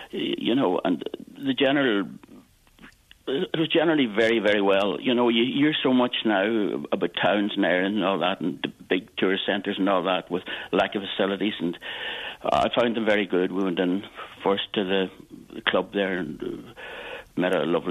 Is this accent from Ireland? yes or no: yes; Ulster, Ireland; I mean, I'm from Donegal here and sad to say I should have been out there before